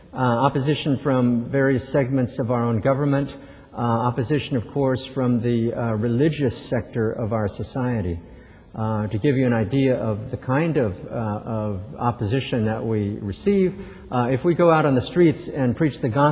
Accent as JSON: {"language": "English", "town": "Boston", "region": "Massachusetts", "country": "United States", "tie": "born there", "also_born_or_lived": "Japan", "said": "I began my life in the United States. My parents were the children of immigrants from Japan. I was born in Boston."}